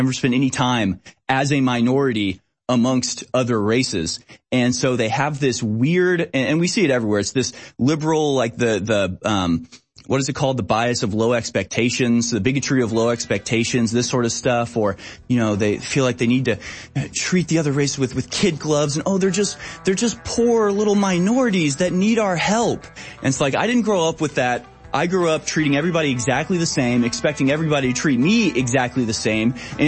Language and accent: English; Houston, Texas, United States; But growing up in Houston, every school that I went to was like a third, a third, a third.